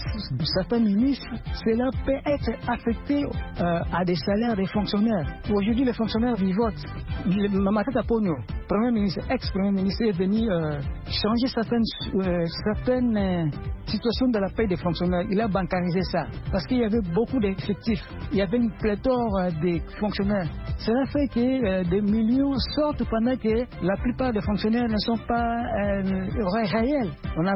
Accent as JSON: {"language": "French", "country": "DR Congo", "said": "chez nous en RD Congo, dernièrement il y a eu des législatives"}